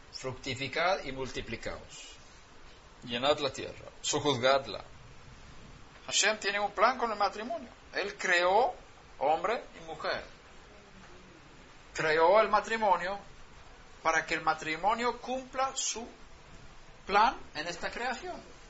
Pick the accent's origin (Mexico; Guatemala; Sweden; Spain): Sweden; first language Swedish; Spanish is a second language; aunque sea en hebreo, aunque sea en español, aunque sea en sueco, que es mi lengua materna